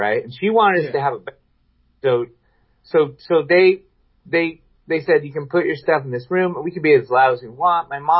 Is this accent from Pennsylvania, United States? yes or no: no; Washington, United States; And we said, we're from Washington State.